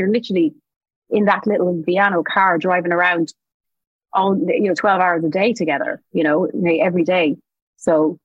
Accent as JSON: {"language": "English", "town": "Thurles", "region": "Munster", "country": "Ireland", "tie": "born or raised there", "said": "But yeah, no, I'm coming back home to my hometown here in Thurles, so performing with the girls."}